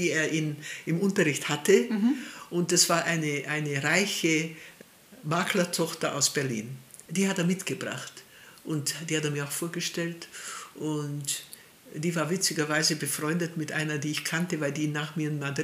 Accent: Transylvania, Romania; Transylvanie, habe ich gesagt. Ah, hat er gesagt, das wissen Sie? Habe ich gesagt, ja, das weiß ich, ist ja meine Heimat.

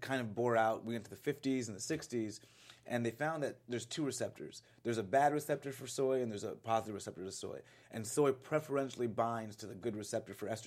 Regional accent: Florida, United States; Yeah, it was like a, like, you know, I grew up in Florida and just, we all love starfruit.

